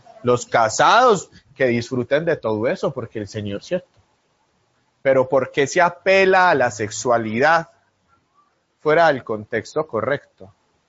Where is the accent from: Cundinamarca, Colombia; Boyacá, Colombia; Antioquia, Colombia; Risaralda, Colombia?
Antioquia, Colombia; Es que yo soy franco y es que nosotros somos paisas y nosotros no nos quedamos callados.